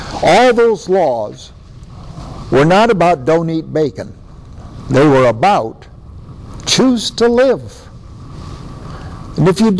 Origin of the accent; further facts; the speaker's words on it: United States; I am American, all right? Temporarily. It's not permanent.